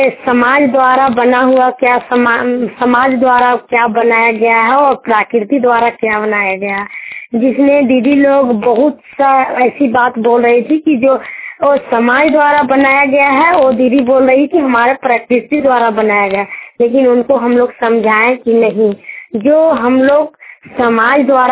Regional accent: Jainagar, Jharkhand, India; Post परसावार और थाना जयनगर और जिला कोडरमा की निवासी हूँ।

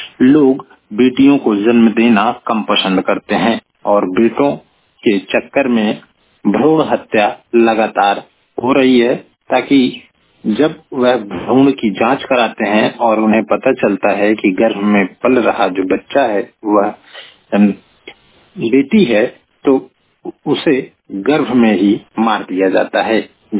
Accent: Pratapgarh, Uttar Pradesh, India; और मैं प्रतापगढ़ से हूं।

